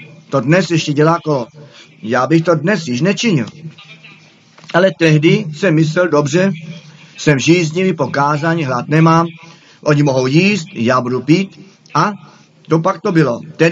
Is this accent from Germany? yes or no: yes; Germany; Czech is a second language; jednoduše jsem řekl, já jsem Němec a přitom to zůstane.